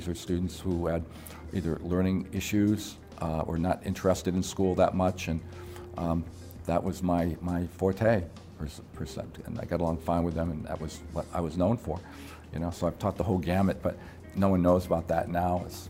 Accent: Springfield, Massachusetts, United States; Never heard of it, growing up in Springfield, Western Mass.

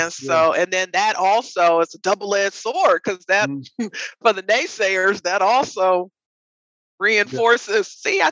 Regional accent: Los Angeles, California, United States; I'm from South LA originally, it's a South LA colloquialism

